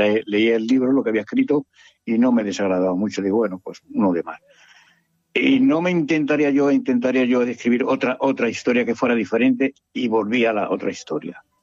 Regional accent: Jódar, Andalusia, Spain; born there; also born or lived in Villajoyosa / Benidorm; now in Finestrat, Spain; mis 4 estaciones son Jódar, que es mi pueblo de nacimiento, Villajoyosa, que es mi segunda casa, Benidorm, que es la tercera, y cuarto ya es cuando me vengo a vivir a Finestrat.

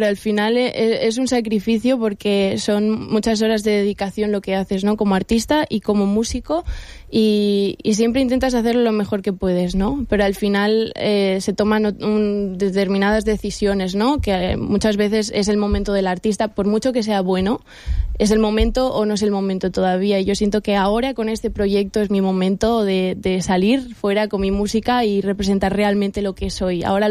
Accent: Altea, Valencian Community, Spain; tanto para mi casa como para mi pueblo, que es Altea, como para todos

